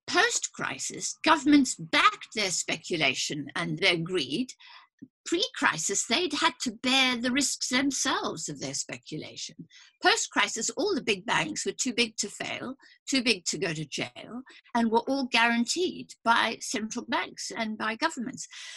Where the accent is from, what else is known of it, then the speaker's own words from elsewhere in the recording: South Africa; born there; You know, I'm South African born